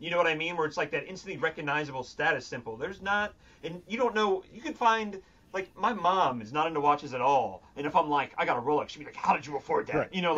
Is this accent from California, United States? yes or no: no; Columbia, Maryland, United States; There was, when I grew up in Columbia, Maryland, there was this thing called the Valley